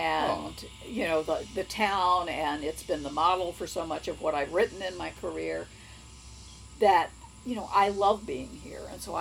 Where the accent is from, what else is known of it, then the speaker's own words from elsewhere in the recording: Virginia, United States; I grew up in Northern Virginia and went to high school up there.